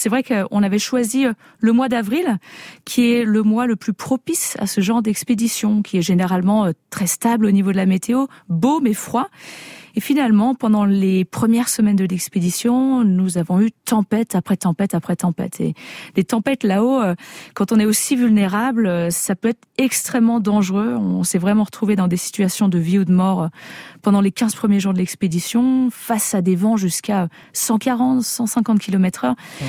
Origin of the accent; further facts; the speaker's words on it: Auvergne-Rhône-Alpes, France; Je viens d'un petit village de Haute-Savoie et là, on m'offrait finalement la possibilité d'aller un petit peu là où je le souhaitais.